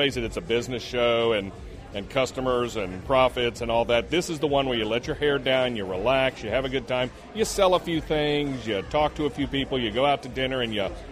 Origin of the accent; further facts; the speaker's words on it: North Carolina, United States; I'm from North Carolina and not from Oregon, what's going on?